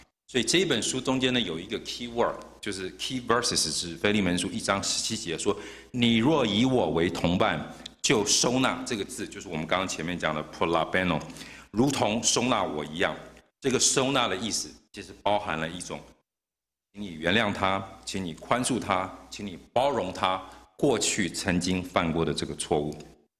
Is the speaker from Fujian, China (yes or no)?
no; Henan, China; 我就是河南人，我爸爸就是河南来的